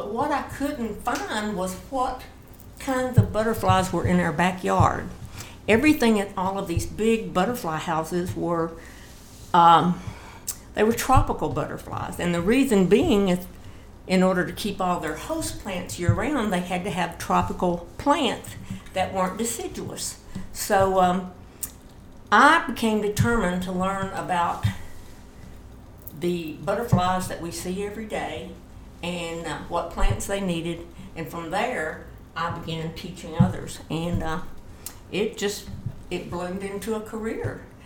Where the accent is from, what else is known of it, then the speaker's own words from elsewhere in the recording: Gordonsville, Tennessee, United States; Well, I'm from Gordonsville